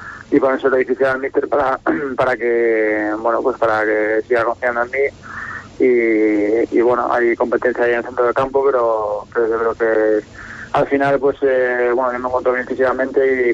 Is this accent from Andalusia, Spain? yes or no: no; A Coruña, Galicia, Spain; yo que soy uno más de la Coruña